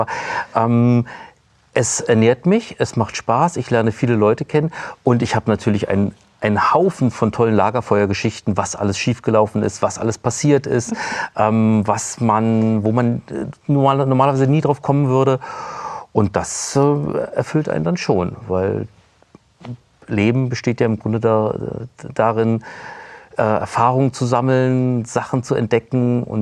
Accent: Berlin, Germany; Ich bin gebürtiger Berliner, bin hier groß geworden in Tempelhof, damals noch West-Berlin, habe hier studiert, Geschichte

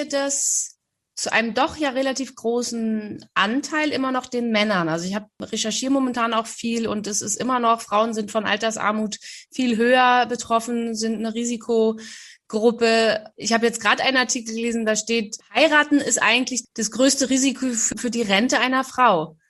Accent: Berlin, Germany; Also so als Jugendliche, ne, ich komme aus Berlin.

